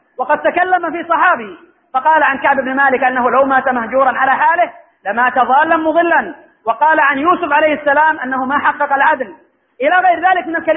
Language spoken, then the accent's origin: Arabic; Yemen; في بلادنا اليمن الميمون